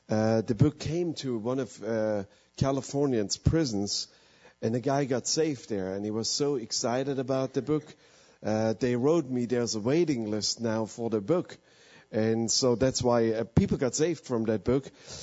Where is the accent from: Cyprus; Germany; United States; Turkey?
Germany; Leipzig, Saxony; English is a second language; My wife and I, we come from Germany, from a little town, 500,000 people live there. It's called Leipzig.